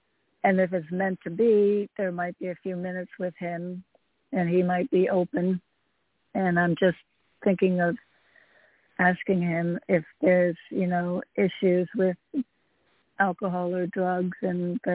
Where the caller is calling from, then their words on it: Connecticut, United States; I'm calling from Connecticut.